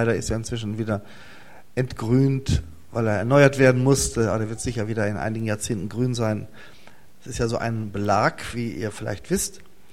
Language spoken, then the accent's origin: German; North Rhine-Westphalia, Germany; Ich bin also gebürtiger Westfale, im östlichsten Teil dieses alten Westfalen geboren. Heute gehört das ja zu Nordrhein-Westfalen an der Weser. Habe dort meine Schule hinter mich gebracht